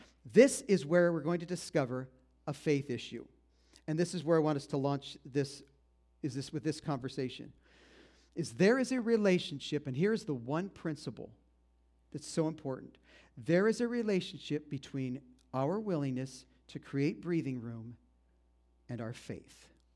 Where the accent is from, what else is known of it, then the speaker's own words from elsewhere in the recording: United States; I'm American. I'm born in USA.